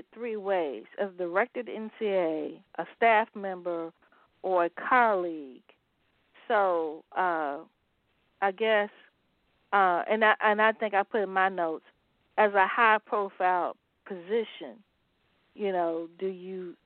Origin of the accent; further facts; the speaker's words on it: Virginia, United States; Yeah, I mean, again, I'm from Virginia.